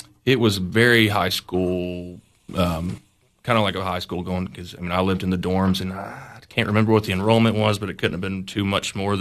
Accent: Baxter, Tennessee, United States; pretty much born and raised in Baxter.

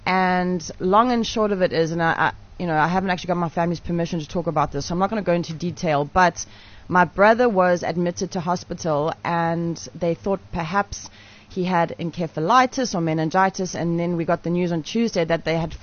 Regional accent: South Africa; just because of the fact that we're South African, you can't go and do what you need to do.

